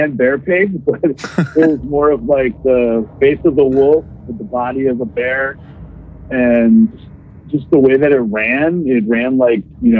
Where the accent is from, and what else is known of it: Theresa, Wisconsin, United States; born or raised there